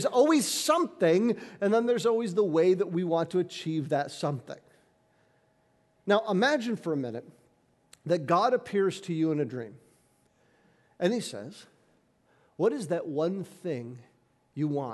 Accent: Detroit, Michigan, United States; See, I grew up here in Michigan, as many of you did, so we're just used to this.

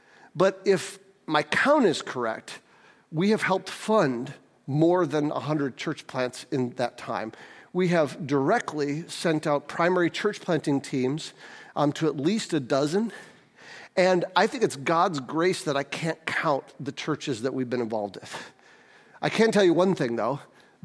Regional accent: St. Johns, Michigan, United States; also born or lived in Detroit; I was born in Detroit and moved to St. John's when I was four. Actually, my parents live in DeWitt, still in the same house they moved into when I was four. And I went to St. John's High School, and I went to Michigan State

